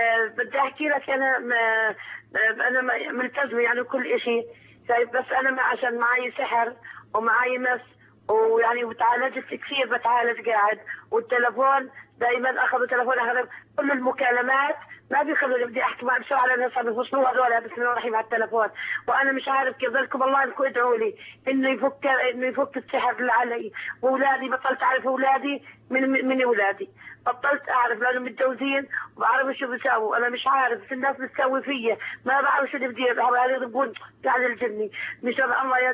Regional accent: Jordan; من الأردن بحكي معك

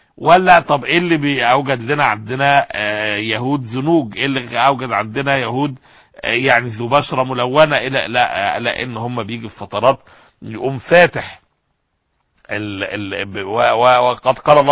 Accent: Egypt; احنا عندنا في مصر من أهم الحاجات اللي عايزين نعرفها، هل العرق اليهودي

